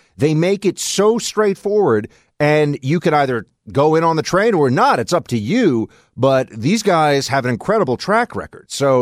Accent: New York City, New York, United States; born there; So New York City. I was born in New York City. I know this place very well.

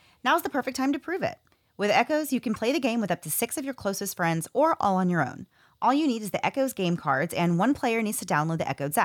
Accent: California, United States; now in Texas, United States; right before I moved here to Texas, right. I came from California because that happened.

